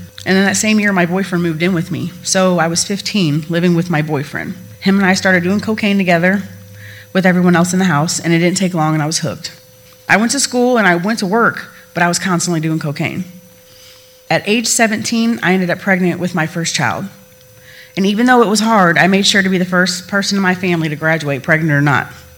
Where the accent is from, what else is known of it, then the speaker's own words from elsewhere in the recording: Duplo, Illinois, United States; I was raised in Duplo, Illinois. I live with my dad, my mom, and my older sister.